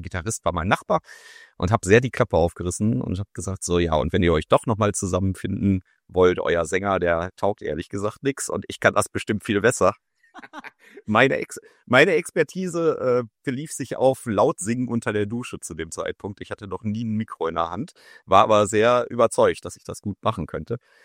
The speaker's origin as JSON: {"language": "German", "town": "Bochum", "region": "North Rhine-Westphalia", "country": "Germany", "tie": "born or raised there", "said": "ich bin hier in Bochum zur Schule gegangen"}